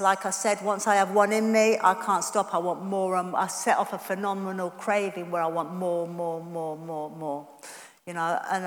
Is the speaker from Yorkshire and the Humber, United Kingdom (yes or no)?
yes; Yorkshire and the Humber, United Kingdom; I was brought up in Yorkshire, mixed race, and in the 60s, this was the wrong colour to be